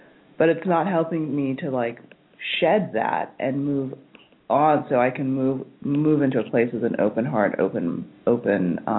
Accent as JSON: {"language": "English", "town": "Los Angeles", "region": "California", "country": "United States", "said": "I'm from Los Angeles."}